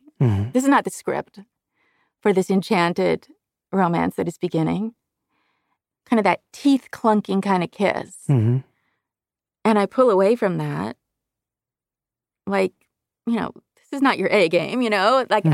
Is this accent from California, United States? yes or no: yes; California, United States; And I'm from California, so beaches are popular all year round, you know?